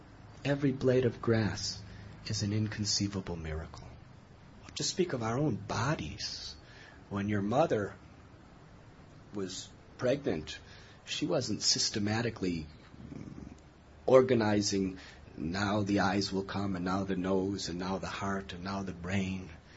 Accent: Chicago, Illinois, United States; I was brought up in Chicago, north of Chicago. And I remember as a youth in the winter, how much snow.

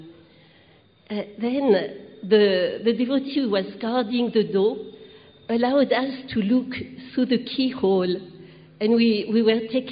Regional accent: France; English is a second language; As you can hear, I come from France.

